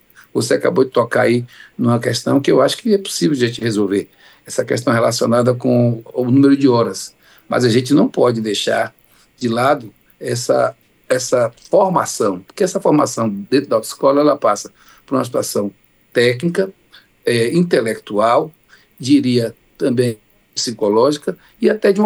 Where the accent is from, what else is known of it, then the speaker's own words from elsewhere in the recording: Bahia, Brazil; eu sou baiano